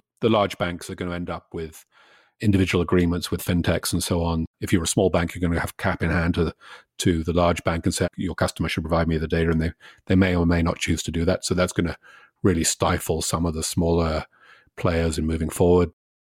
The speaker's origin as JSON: {"language": "English", "country": "Canada", "said": "The principle is, as a Canadian, I own my data."}